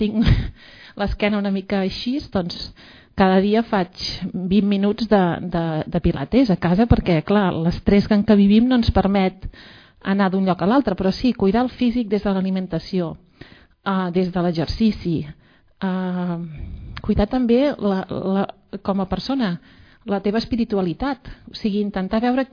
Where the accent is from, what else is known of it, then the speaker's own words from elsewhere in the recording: Valls, Catalonia, Spain; com que soc de Valls i estimo molt Valls